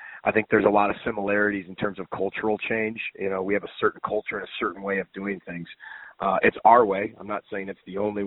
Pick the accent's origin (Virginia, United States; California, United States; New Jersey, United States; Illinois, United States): Illinois, United States; Chicago; Well, I've known about Floyd of Rosedale for a long time, growing up in Big Ten country in Chicago, and I kind of knew all about the Big Ten rivalries.